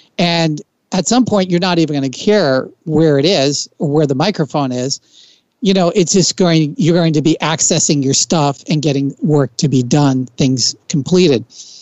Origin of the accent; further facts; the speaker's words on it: New Jersey, United States; I grew up in Jersey. I can't do the New York guy, but I got to get the shaved head.